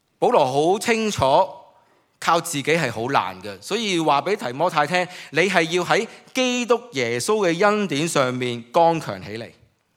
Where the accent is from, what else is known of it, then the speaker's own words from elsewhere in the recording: China; 有时候我们中国人很看面子，